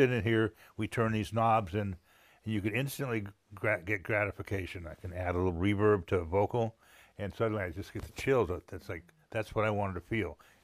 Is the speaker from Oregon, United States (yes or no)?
no; San Jose, California, United States; Well, it was amazing. I grew up in San Jose, California.